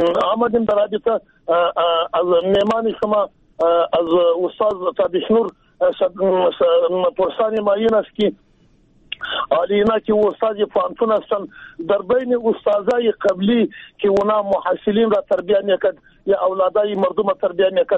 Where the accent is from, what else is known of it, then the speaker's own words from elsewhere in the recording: Jowzjan, Afghanistan; ما قریش پشتون هستم از جوزیان.